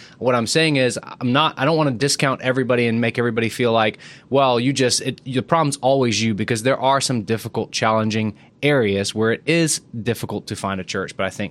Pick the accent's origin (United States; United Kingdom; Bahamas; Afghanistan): Bahamas; Even where I grew up in the Bahamas, I grew up on an island that was 2 miles long, half a mile wide. There were three churches on the island, and they were all vastly different from one another.